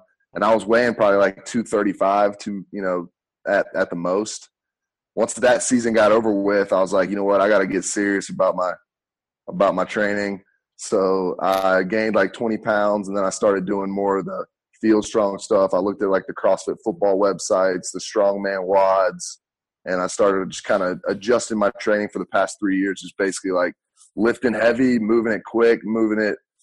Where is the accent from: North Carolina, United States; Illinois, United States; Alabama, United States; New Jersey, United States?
North Carolina, United States; Hickory; Well, I came from North Carolina, Hickory, North Carolina.